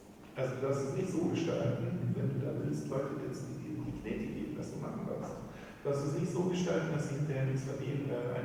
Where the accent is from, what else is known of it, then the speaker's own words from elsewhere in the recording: Baden-Württemberg, Germany; Aber ich bin Schwabe